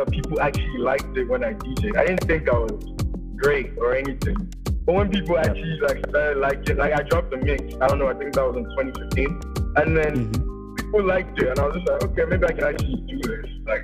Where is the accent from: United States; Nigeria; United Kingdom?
Nigeria; Well, growing up in Nigeria, obviously Afrobeat has to come first.